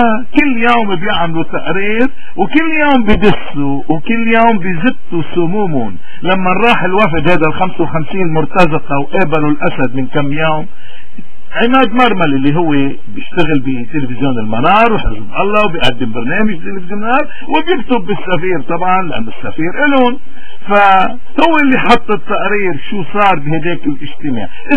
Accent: Lebanon; المجتمع الدولي مش بتضحك علي لسليمان وبيقل من قيمتنا كلبنانيين

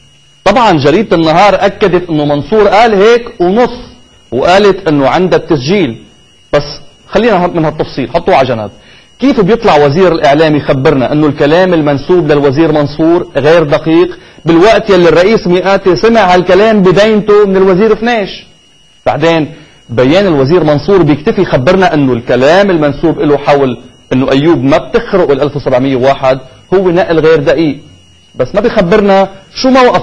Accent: Lebanon; في حدا عم يستلمنا، في حدا عم يستلمنا كلبنانيين كمواطنين

